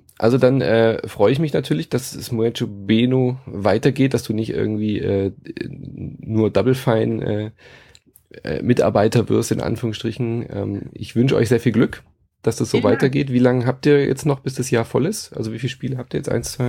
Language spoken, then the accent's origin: German; Stuttgart, Baden-Württemberg, Germany; Grüße nach Stuttgart, meiner alten Heimat.